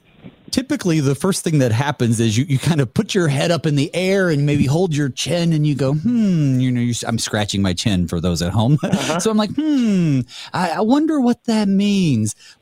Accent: the South, United States; So when I was growing up in the South, as a mostly Baptist, I would say, but definitely Arminian

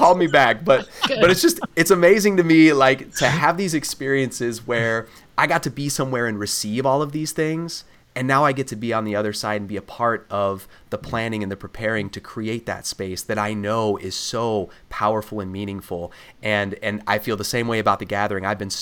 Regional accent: Illinois, United States; I went to Lutheran grade schools, and then we only had a public high school in my town where I grew up in Illinois.

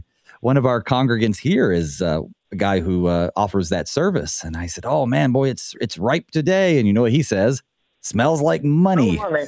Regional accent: North Carolina, United States; now in Minnesota, United States; I grew up in Western North Carolina, pretty rural area, and we have tons of agriculture, but I didn't really grow up around the agriculture part. And so when I first moved to Minnesota, I was thrown right in.

